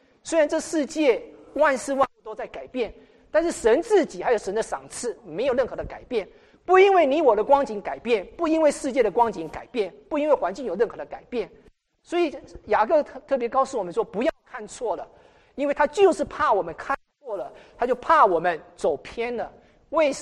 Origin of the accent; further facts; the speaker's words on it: China; 你知道，我们中国人，我从小受的教育里面，我还记得我们是很重视孔子的学说